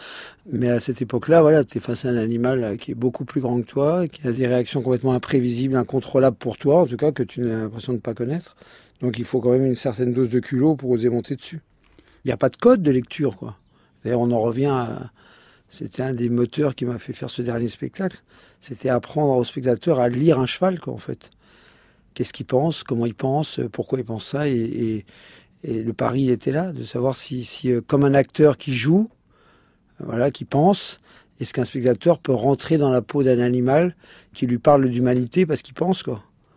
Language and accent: French; Courbevoie, Île-de-France, France; born there; puisque moi je suis né à Courbevoie. Comme chacun sait, à Courbevoie, il n'y a pas de chevaux.